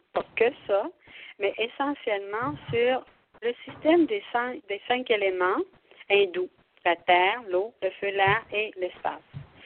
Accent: Quebec, Canada; born there; Et étant née en Gaspésie, c'est mon pays d'origine, c'est mon petit coin de pays d'origine, je suis née sur une petite ferme

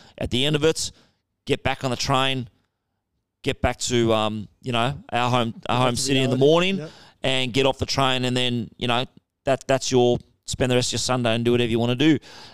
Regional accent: South Africa; Yeah, I think, I mean, I grew up in South Africa and things were a bit different there.

